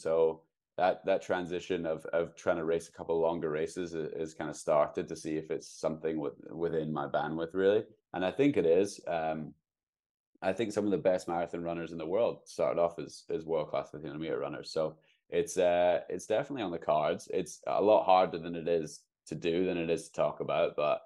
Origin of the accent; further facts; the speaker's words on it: United Kingdom; now in Seattle, United States; because I am British, I have to do a bit of a European season as well.